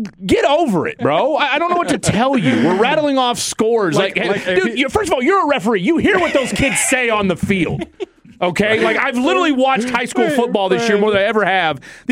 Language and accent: English; Midwest, United States; I grew up in the Midwest, all right, where we don't have hockey, all right.